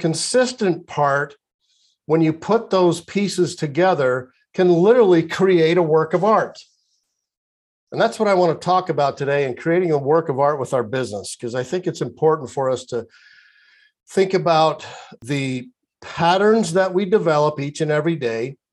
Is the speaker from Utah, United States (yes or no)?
yes; Utah, United States; now in Arizona, United States; I live in Arizona. I was born and raised and lived in Utah for many, many years. We've been down here a little over a decade in Arizona